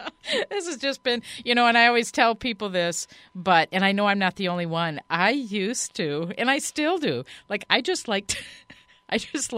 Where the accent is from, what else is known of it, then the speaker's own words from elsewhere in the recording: Wisconsin, United States; traveling back from where I grew up in Wisconsin